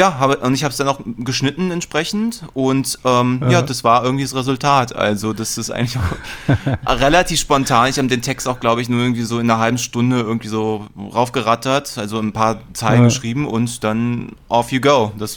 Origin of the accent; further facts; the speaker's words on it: Berlin, Germany; bin einer der seltenen Spezies namens gebürtiger Berliner. Und ich weiß. Und genau, bin auch in Mitte aufgewachsen, bin aber mittlerweile auch Teilzeit Schöneberger.